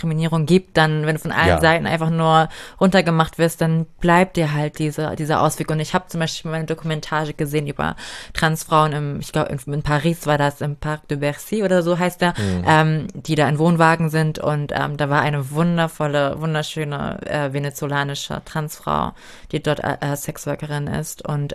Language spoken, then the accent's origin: German; Germany; So, ich bin hier geboren. Ich bin dankbar dafür. Ich bin Deutsche.